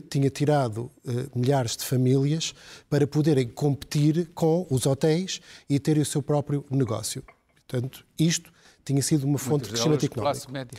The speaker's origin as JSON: {"language": "Portuguese", "country": "Portugal", "said": "Como português, certo."}